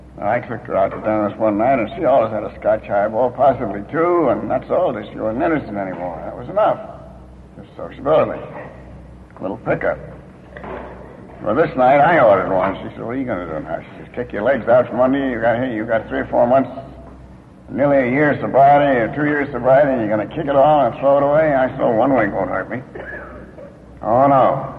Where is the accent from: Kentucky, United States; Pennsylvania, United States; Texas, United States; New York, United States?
New York, United States; Albany; I decided I'd better go back to Albany, my hometown, where I'd made such a mess of things, and where I had so many amends to make.